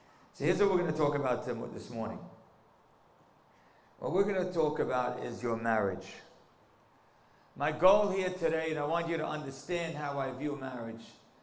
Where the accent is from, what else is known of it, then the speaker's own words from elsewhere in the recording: New York, United States; I am from New York, I'm from Brooklyn, New York, and I'm also from the same community.